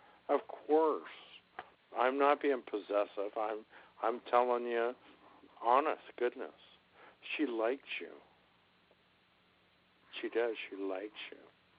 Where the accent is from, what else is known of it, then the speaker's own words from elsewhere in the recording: California, United States; I'm from California, you're from New Jersey.